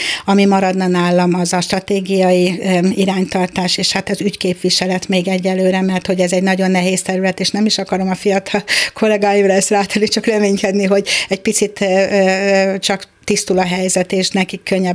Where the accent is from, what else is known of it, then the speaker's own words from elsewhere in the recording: Berettyoszentmarton, Hajdú-Bihar, Hungary; Mi egy kis faluban, nem is volt már, nincs meg ez a falu, Berettyó-Szentmártonban születtem, és ott éltünk. Akkor költöztek be a szüleim a tanyavilágból, amikor én születtem, tehát én már a faluban születtem otthon.